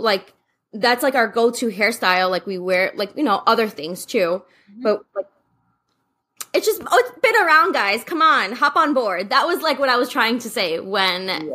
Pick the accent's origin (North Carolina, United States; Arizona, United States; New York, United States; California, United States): New York, United States; Brooklyn; Especially like growing up in Brooklyn, like that's how we dress out here, especially like in the cold.